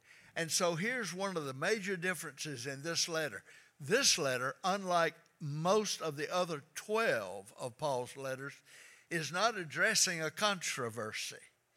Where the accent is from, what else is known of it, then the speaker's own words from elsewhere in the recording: Troy, Alabama, United States; When my mom, when we grew up there in Troy, Alabama, mom had a group of close friends.